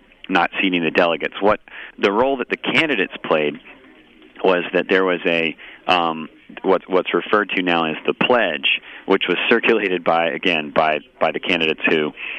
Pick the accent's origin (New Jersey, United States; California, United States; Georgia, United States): Georgia, United States; now in New York, United States; I'm from Georgia and live in New York now.